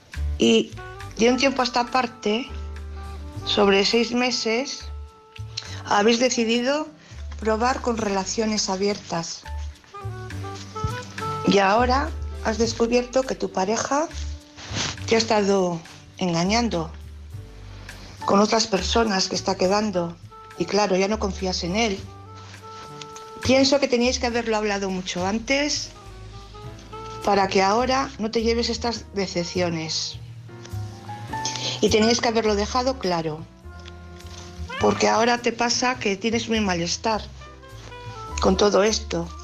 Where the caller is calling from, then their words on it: Valladolid, Castile and León, Spain; de Valladolid.